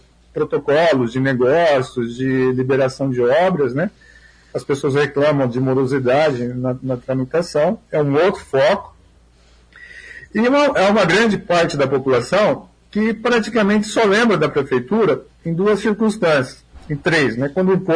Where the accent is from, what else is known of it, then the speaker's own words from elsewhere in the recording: Maringá, Paraná, Brazil; Eu fui criança numa época que não tinha asfalto, Maringá. O asfalto atingia o centro da cidade e um outro bairro. Né? Então, por exemplo, quando eu era criança, eu morava na Vila Operária, eu ia para a escola e ia com barro.